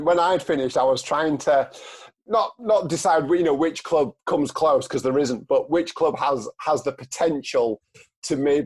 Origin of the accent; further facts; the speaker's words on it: Yorkshire and the Humber, United Kingdom; accent: East Yorkshire; now you're going to have to excuse my East Yorkshire accent, shall we say